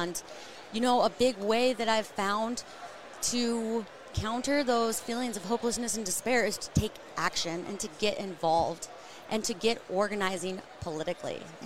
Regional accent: Utah, United States; because in my home state of Utah, the average person dies 2 years early because of the air quality.

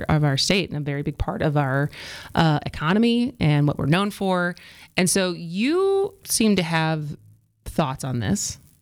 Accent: Madison, Wisconsin, United States; now in Milwaukee, United States; I grew up in Madison, lived in other big cities, came back and now live in Milwaukee.

